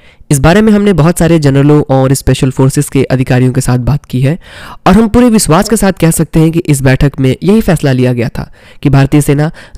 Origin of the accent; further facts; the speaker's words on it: India; मुझे ये कहानी आपको सुनाते हुए बेहद गर्व महसूस हो रहा है कि मैं भारत का निवासी हूं